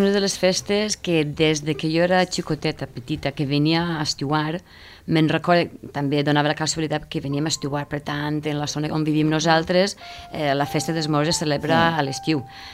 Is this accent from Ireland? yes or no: yes; Ireland; Que venien del meu poble, d'Irlanda, doncs clar, la gent està molt més restringida.